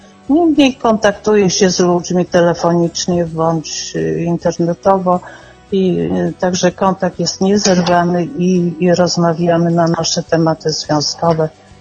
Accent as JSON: {"language": "Polish", "town": "Rzeszów", "region": "Subcarpathian Voivodeship", "country": "Poland", "tie": "born or raised there", "said": "Urodziłam się w Rzeszowie, mieszkam w Rzeszowie. Jedyny przełom było 3 lata pracy nad morzem."}